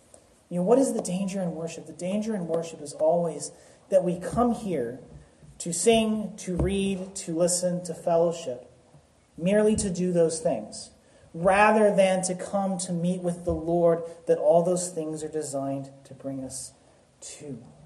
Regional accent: the South, United States; I grew up in the South where we don't have these things, but I hear these things called blizzards.

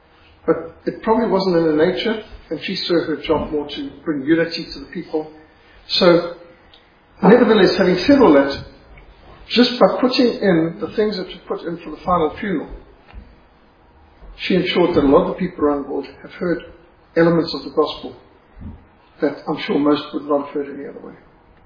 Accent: South Africa; also born or lived in Zimbabwe; much as I am thoroughly South African Rhodesian, that still feels some kind of affinity for the royal family

